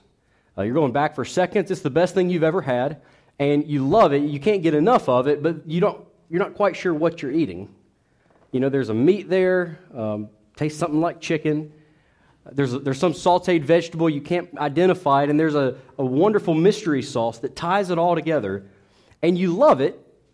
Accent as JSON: {"language": "English", "town": "Macon", "region": "Georgia", "country": "United States", "tie": "born or raised there", "said": "Growing up in Macon, Georgia, my church made these big banners."}